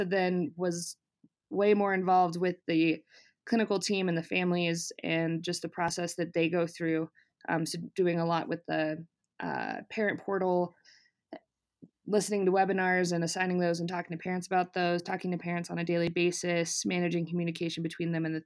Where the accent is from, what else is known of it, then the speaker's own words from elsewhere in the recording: Colorado, United States; moved away as an adult; I grew up in Colorado and moved to Oregon to go to school